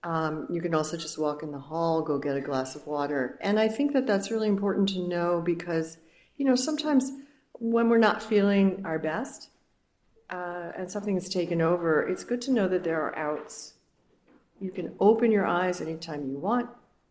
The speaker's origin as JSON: {"language": "English", "region": "New York", "country": "United States", "moved": "as an adult", "said": "But I'm from New York originally. I moved to California. I jumped the ship 6 years ago. I live in Northern California"}